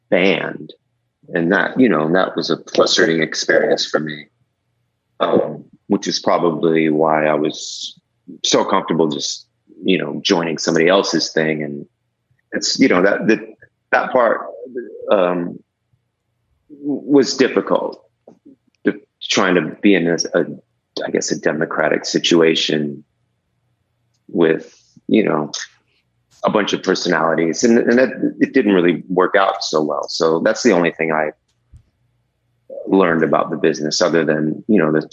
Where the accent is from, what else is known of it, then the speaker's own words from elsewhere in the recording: Los Angeles, California, United States; In LA, in the San Fernando Valley.